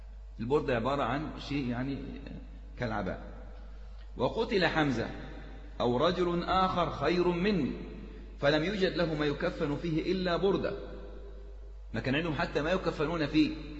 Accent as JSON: {"language": "Arabic", "country": "Egypt", "said": "عندنا في مصر"}